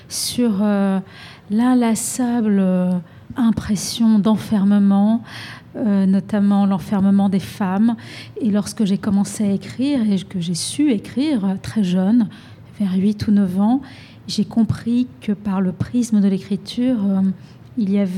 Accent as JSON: {"language": "French", "town": "Algiers", "region": "Algiers Province", "country": "Algeria", "tie": "born or raised there", "said": "certainement parce que j'ai grandi en Algérie, certainement parce que j'ai grandi dans les années 70 à Alger"}